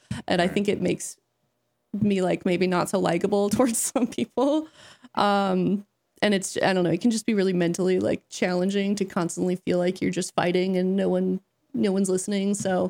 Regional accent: Hong Kong; born there; I was born in Hong Kong, and I actually did want to ski for them.

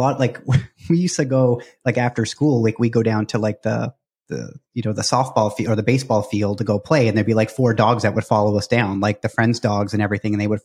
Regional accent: Nova Scotia, Canada; I think about where we grew up in Nova Scotia, like when we were kids, it was a different dog, you know, back in the 80s.

